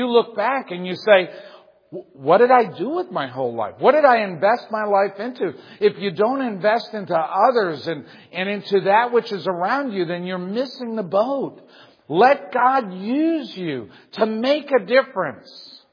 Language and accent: English; Massachusetts, United States; Listen, I grew up in New England. I am a New Englander. Grew up in Massachusetts on an old dairy farm.